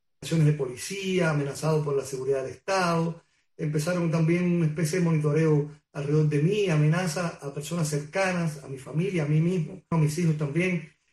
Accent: Cuba; moved away as an adult; now in United States; soy un pastor cubano. Actualmente estoy en los Estados Unidos, pero he hecho toda mi vida en Cuba.

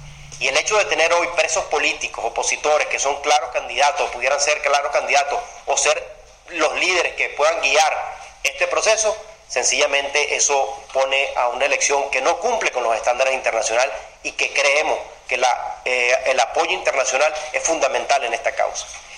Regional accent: Venezuela; esos desafíos que tenemos como latinoamericanos nos tocan a nosotros como venezolanos

